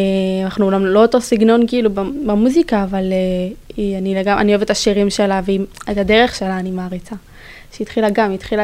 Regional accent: Northern District, Israel; כי אני גם מהצפון

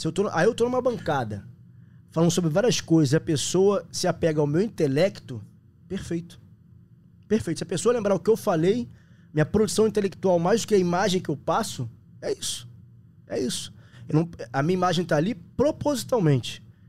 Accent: Rio de Janeiro, Brazil; born there; E eu fui feito na Bahia, nasci no Rio. Eu nasci 31 de dezembro. Minha mãe veio pra cá dia 30 de dezembro, eu nasci aqui no Rio, porque a família tava aqui, enfim.

